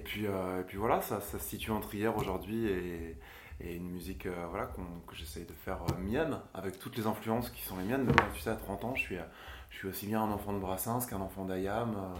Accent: Grand Est, France; j'ai 31 ans, je viens de Champagne-Ardenne

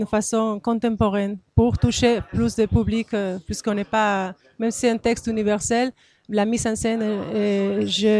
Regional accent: Spain; accent: Spanish; French is a second language; now in Gers, France; je viens d'Espagne. Il fait 12 ans que je suis dans le Gers.

